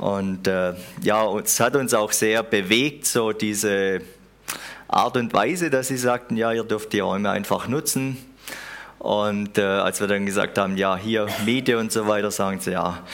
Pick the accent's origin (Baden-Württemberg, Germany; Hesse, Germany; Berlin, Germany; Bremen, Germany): Baden-Württemberg, Germany; Reutlingen; Ich komme aus Reutlingen, gar nicht weit weg.